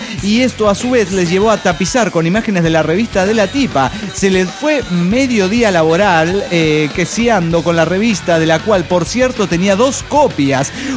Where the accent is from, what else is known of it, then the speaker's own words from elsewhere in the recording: Clorinda, Formosa, Argentina; now in Dallas, United States; Voy a volver a pasar las fiestas en mi querida Clorinda, Formosa. Formosa es una provincia del norte argentino que está limítrofe